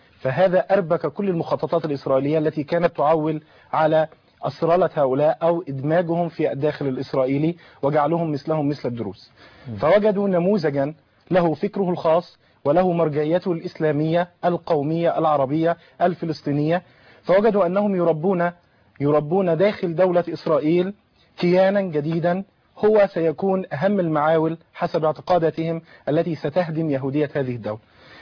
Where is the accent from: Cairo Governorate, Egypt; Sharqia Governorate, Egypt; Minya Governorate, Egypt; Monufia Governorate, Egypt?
Monufia Governorate, Egypt